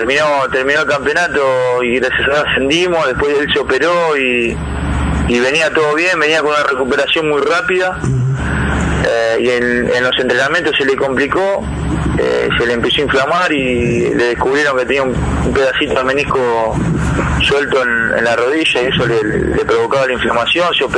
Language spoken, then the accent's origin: Spanish; Villa Madero, Buenos Aires Province, Argentina; Sí, yo nací en Villa Madero, en un barrio acá en provincia, sí, en La Matanza. Me crié acá, hice una infancia acá, mi papá italiano. Mi mamá, hija de italiana, de italianos también, una cultura plenamente italiana.